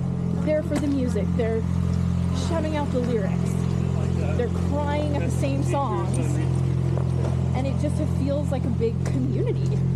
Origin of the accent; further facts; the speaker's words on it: Canada; especially as a Canadian.